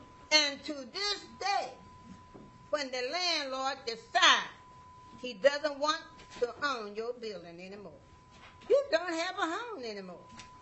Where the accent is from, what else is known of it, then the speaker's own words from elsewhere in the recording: Mississippi, United States; I grew up in Mississippi. My mother was a sharecropper.